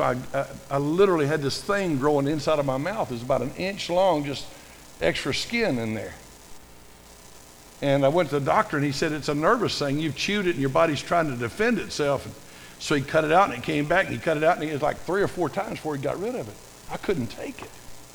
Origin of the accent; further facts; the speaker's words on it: Tennessee, United States; I'm from Tennessee Hills, and I don't know nothing.